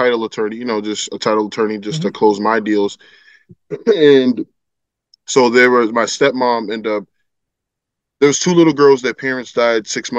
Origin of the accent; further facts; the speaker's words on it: Massachusetts, United States; I'm from Massachusetts.